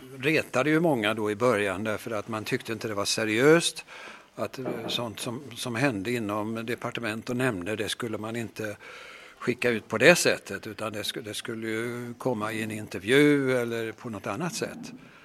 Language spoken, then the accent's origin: Swedish; Åse, Småland, Sweden; den är från Åse där jag kommer ifrån i Småland.